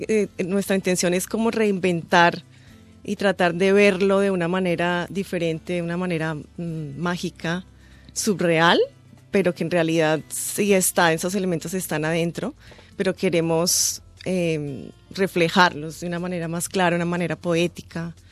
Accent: Colombia; ahora que recién llego de Colombia y siento que es increíble la manera como uno puede observarse como colombiano

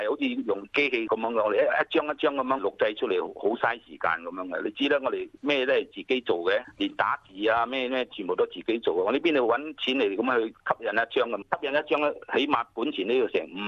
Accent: Singapore; 我雖然唔係中國，我係新加坡嚟

